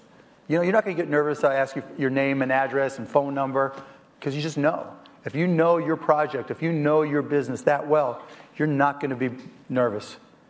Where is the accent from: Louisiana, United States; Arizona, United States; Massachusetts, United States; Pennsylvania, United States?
Pennsylvania, United States; Pittsburgh; when I was a kid growing up in Pittsburgh, I would listen to the Pittsburgh Pirates